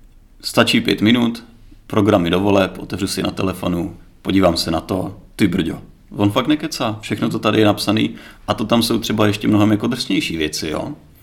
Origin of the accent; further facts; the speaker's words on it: Hrbov, Vysočina Region, Czechia; born there; Minulý týden jsem byl na poutní mši svaté v Hrbově, v svém rodišti.